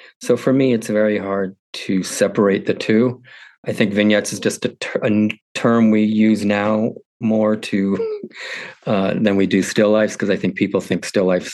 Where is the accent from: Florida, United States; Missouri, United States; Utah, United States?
Florida, United States; Miami; because also growing up in Miami, it was mainly built as a fantasy vacation destination or a fantasy retirement community for people from the Northeast to flock to.